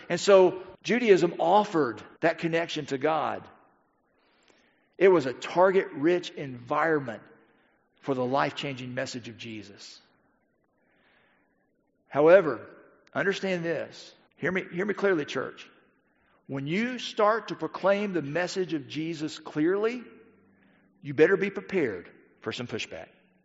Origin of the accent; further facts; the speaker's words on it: Hixson, Tennessee, United States; now in Soddy-Daisy, United States; When I was growing up in Hickson, when we wanted to come to Soddy Daisy, which I don't know why people in Hickson thought they wanted to come to Soddy Daisy.